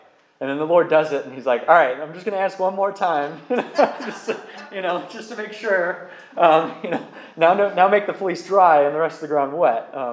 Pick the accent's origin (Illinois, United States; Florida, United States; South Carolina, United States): Illinois, United States; Chicago; I come from Chicago area, and the White Sox Stadium used to be, when I was really young, Comiskey Park